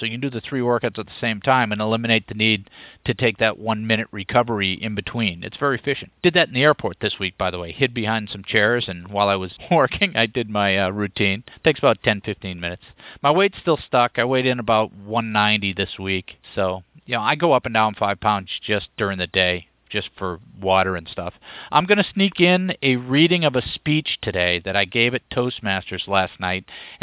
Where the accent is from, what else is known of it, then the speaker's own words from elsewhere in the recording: Massachusetts, United States; that's one of those words, I'm from Massachusetts, I can't pronounce correctly